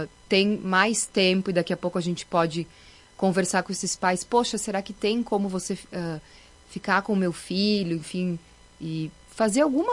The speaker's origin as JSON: {"language": "Portuguese", "town": "Farroupilha", "region": "Rio Grande do Sul", "country": "Brazil", "said": "Como eu sou de Farroupilha, eu vou falar de Farroupilha"}